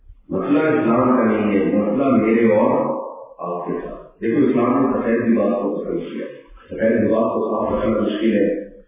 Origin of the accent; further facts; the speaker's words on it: Karachi, Sindh, Pakistan; میں کراچی کا ہوں میرا دل جل جائے